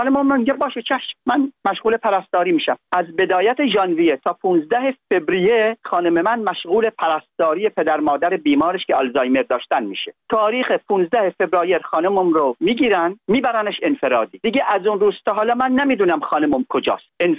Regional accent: United Arab Emirates; ما خانم 24 سال در امارات زندگی میکنیم، یعنی من که بچه اماراتم، پاسپورتم ایرانی نیست، ولی ما در سال 2000 میلادی ازدواج کردیم.

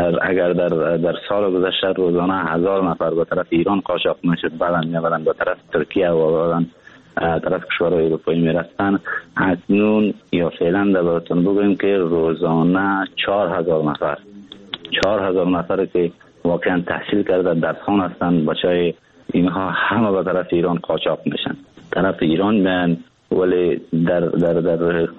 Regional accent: Afghanistan; now in Turkey; من تقریبا مدت یک ماه یا کمتر میشه که از افغانستان بیرون آمدم، بیرون شدم، بلند هم ترکیه بسر میبرم.

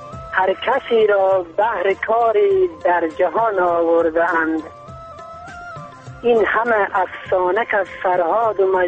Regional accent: Afghanistan; ما هم افغانیم

